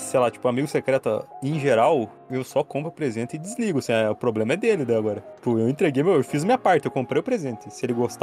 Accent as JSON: {"language": "Portuguese", "country": "Brazil", "said": "Eu sou brasileiro, cara."}